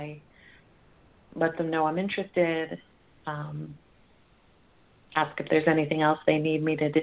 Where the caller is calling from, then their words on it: Colorado, United States; I'm calling from Colorado, and I have a question regarding my job hunt.